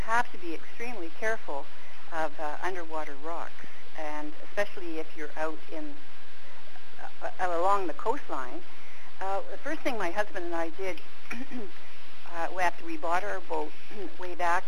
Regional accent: Toronto, Ontario, Canada; I grew up in Toronto, and believe it or not, but we lived right near the shore of Lake Ontario

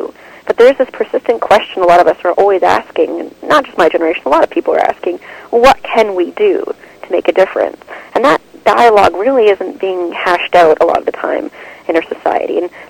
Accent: Toronto, Ontario, Canada; also born or lived in Vancouver; Yes, Toronto. I was born actually in Vancouver, but I was being raised out here in Toronto for a number of years.

